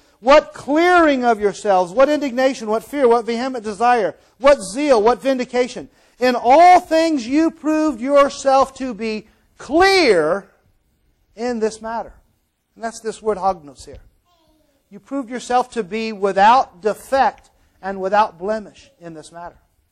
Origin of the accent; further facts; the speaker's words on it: Mayo, Florida, United States; moved away as an adult; now in California, United States; I was born and raised in Florida. And a matter of fact, before I moved to California, which was about 19 years ago, I lived in a small town called Mayo, Florida.